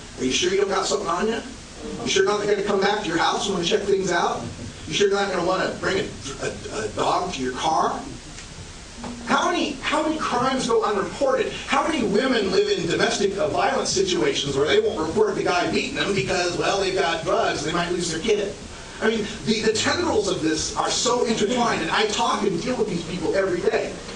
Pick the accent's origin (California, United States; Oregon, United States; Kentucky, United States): Oregon, United States; Even in my home state of Oregon, where people think, oh, it's all hippy-dippy liberal love fest